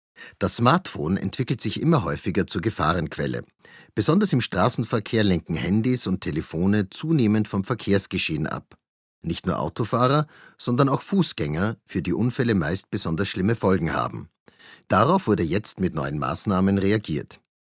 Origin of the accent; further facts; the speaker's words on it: Austria; Ist bei uns in Österreich etwas Ähnliches in Planung?